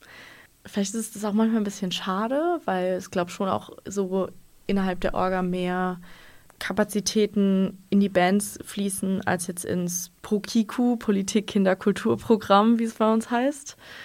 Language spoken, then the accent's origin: German; Lörrach, Baden-Württemberg, Germany